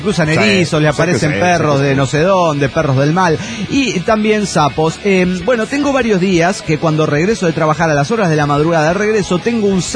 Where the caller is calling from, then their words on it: Dallas, Texas, United States; de Dallas, Texas